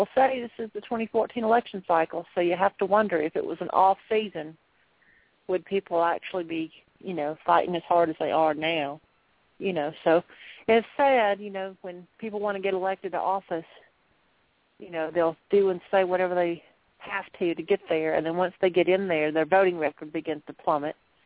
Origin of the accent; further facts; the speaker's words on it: United States; it's a sad state of affairs when we as American citizens, those that are born here, not naturalized citizens